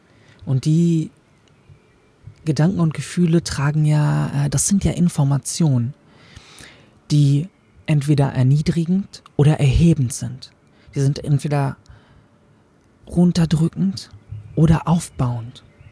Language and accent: German; Berlin, Germany; Ich bin in Berlin aufgewachsen, ich bin hier geboren.